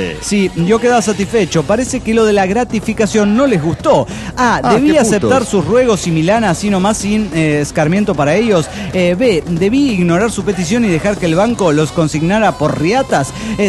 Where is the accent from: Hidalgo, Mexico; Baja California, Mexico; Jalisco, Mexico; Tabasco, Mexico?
Jalisco, Mexico; Guadalajara; de Guadalajara, Jalisco, México.